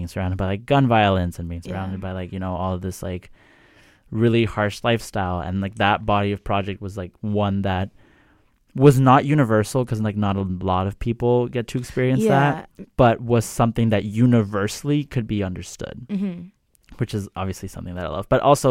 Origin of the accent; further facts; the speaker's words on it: Vancouver, British Columbia, Canada; I grew up in Vancouver. I went to like, you know, a school in like Langley, and my family's from Surrey